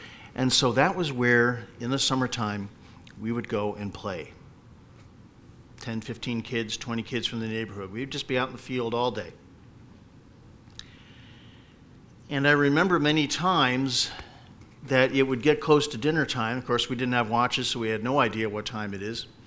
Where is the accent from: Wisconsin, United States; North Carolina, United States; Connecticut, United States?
Connecticut, United States; Meriden; Growing up in Meriden, the first house that I remember was way up at the end of Columbus Avenue, if you know Meriden at all.